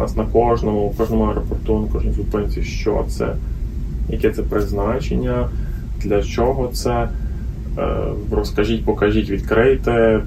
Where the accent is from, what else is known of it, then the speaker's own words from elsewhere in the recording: Lviv, Lviv Oblast, Ukraine; У нас добирання тривало, оскільки ми зі Львова